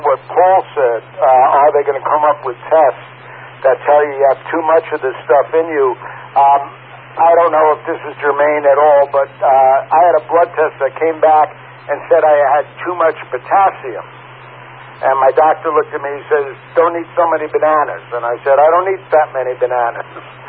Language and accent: English; Queens, New York, United States; not math, I'm from Queens.